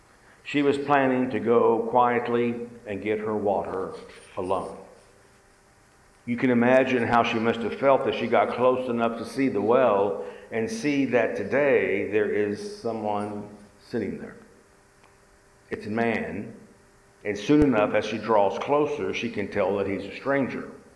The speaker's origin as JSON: {"language": "English", "town": "Nowata", "region": "Oklahoma", "country": "United States", "tie": "born or raised there", "said": "It was something like going to the Walmart in my hometown in Nowata, Oklahoma."}